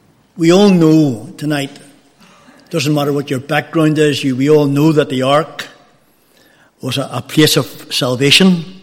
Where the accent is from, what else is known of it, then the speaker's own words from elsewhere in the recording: Carryduff, Northern Ireland, United Kingdom; also born or lived in Comber; I grew up not very far from here. I grew up in Carriduff. I was born in Cumber, but really lived most of my life in Carriduff.